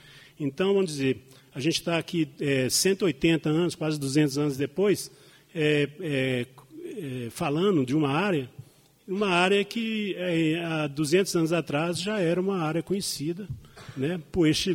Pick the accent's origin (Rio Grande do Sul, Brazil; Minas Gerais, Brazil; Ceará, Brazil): Minas Gerais, Brazil; Passagem de Mariana; eu sou de Passagem de Mariana. E lá também tem uma mineração, a Talha Aberta, que chama esse tipo de mineração, né, no Morro Santo Antônio, onde que eu fui criado.